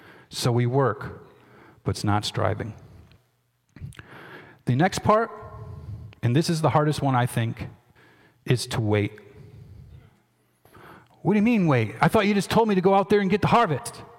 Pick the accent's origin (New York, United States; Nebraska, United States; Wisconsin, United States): New York, United States; Lansing; I'm from Lansing, New York. And if you're not familiar with that, once you get across the bridge by the high school, it's up in the farm country.